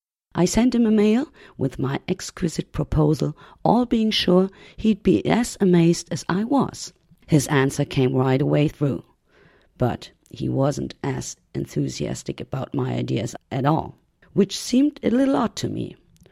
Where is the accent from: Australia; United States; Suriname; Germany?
Germany; Hamburg; English is a second language; I'm from Hamburg in Germany. I'm about 50 years old